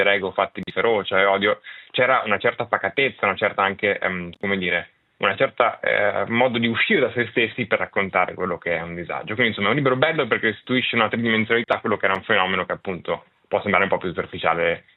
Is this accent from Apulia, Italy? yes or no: no; Milan, Lombardy, Italy; Io invece sono milanese